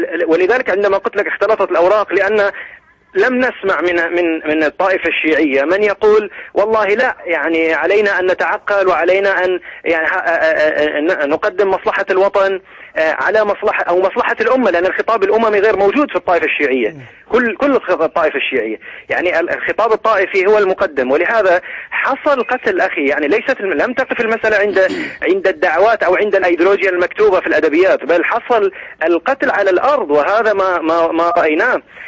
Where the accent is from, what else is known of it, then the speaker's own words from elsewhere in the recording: Bahrain; يعني هنا عندنا في البحرين